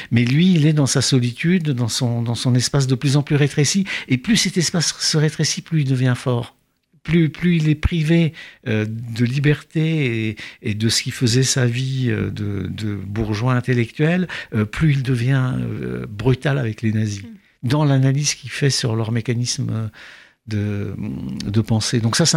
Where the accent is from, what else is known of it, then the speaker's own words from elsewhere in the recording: Prague, Czechia; j'ai été élevé à Prague, dans la Prague socialiste